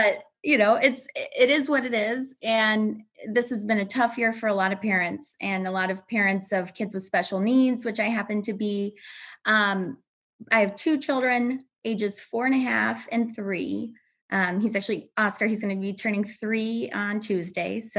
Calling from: Aurora, Illinois, United States; Aurora, Illinois, a western suburb of Chicago.

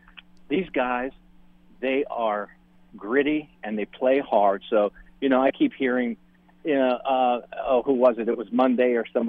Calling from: Charleston, United States; in Charleston.

